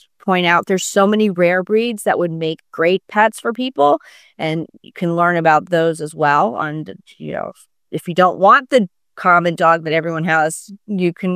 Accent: Connecticut, United States; Yeah, I grew up in Connecticut. So Northeast.

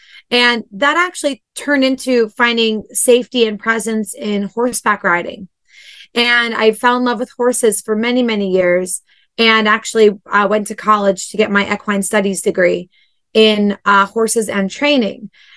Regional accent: New Jersey, United States; So to be honest, I grew up in New Jersey right on the shore, but I had always been animal crazy.

